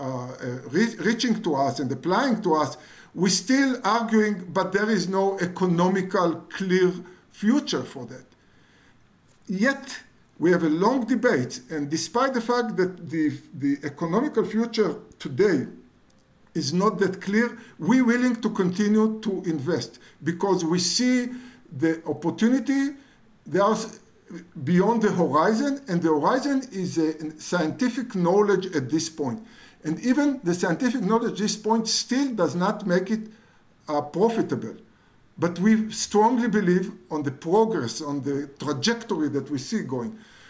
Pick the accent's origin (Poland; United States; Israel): Israel; and I grew up, I was born here in Israel